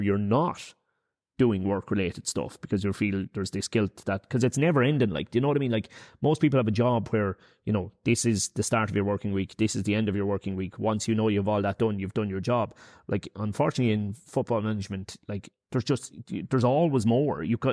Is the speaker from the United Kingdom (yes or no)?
no; Ireland; Maybe it's just because I'm Irish and you're looking at it through those eyes.